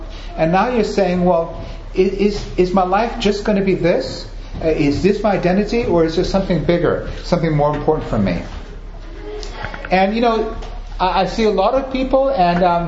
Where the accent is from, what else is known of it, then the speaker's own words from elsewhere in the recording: England, United Kingdom; also born or lived in Germany / Italy; now in United States; I'm born in Germany, grew up in England, I'm an American, 10 years in Italy.